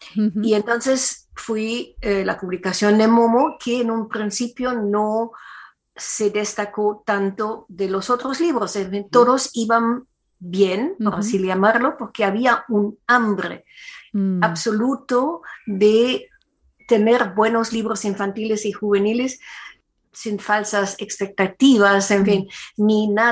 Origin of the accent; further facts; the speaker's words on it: Germany; Spanish is a second language; dado que yo soy alemana, por supuesto, tengo acceso más fácil a los textos en alemán